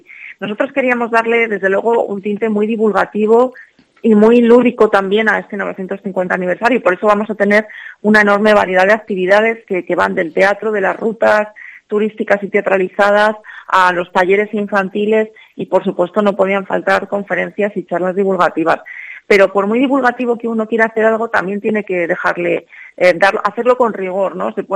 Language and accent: Spanish; Palencia, Castile and León, Spain; born there; Yo no soy nacida en Zamora, yo nací en Palencia, pero venía pues de vacaciones porque mi familia era de aquí